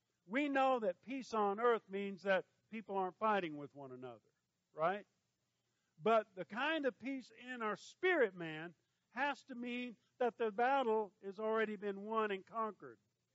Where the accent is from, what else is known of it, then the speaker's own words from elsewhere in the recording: Kentucky, United States; All right, I'm from Kentucky.